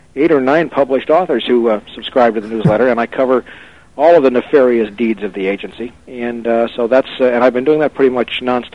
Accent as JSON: {"language": "English", "town": "Washington", "region": "District of Columbia", "country": "United States", "tie": "born there", "said": "I was born in Washington, D.C."}